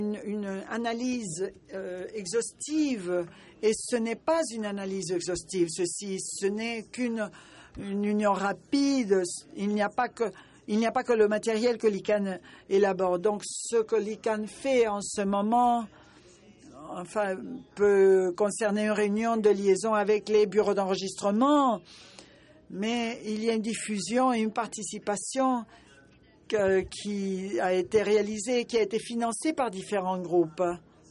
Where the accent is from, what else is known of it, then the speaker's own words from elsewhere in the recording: Jamaica; French is a second language; je fais partie du programme Fellowship et je viens de la Jamaïque.